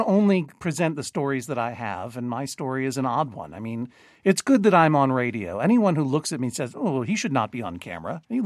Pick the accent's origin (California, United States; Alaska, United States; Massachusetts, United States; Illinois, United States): Massachusetts, United States; Boston; This is my hometown NPR station.